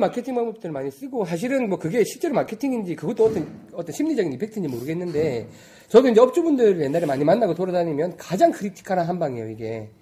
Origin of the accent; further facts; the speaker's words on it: Jeolla, South Korea; 참고로 저는 전라도입니다.